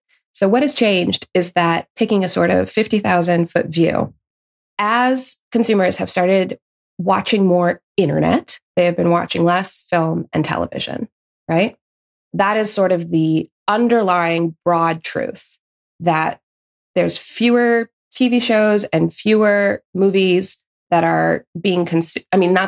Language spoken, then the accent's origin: English; Los Angeles, California, United States; I'm from Los Angeles. I grew up surrounded by the industry.